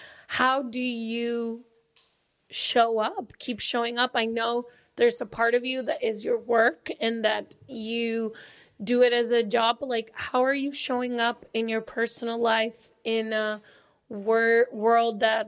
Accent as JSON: {"language": "English", "town": "Guadalajara", "region": "Jalisco", "country": "Mexico", "said": "Yeah, we're from Guadalajara."}